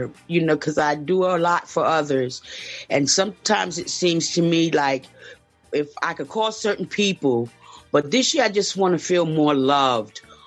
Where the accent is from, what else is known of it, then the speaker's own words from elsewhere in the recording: New York City, New York, United States; now in Pittsburgh, United States; Pittsburgh, Pennsylvania. I'm actually from New York City, but I've been in Pittsburgh for a while.